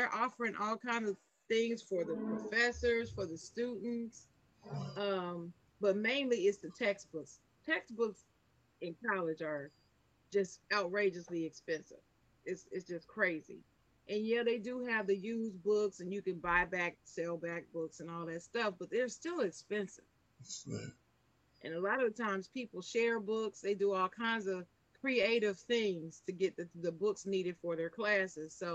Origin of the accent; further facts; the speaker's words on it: Ohio, United States; Got to represent the Buckeye State. He's from Columbus, Ohio, an hour from my hometown.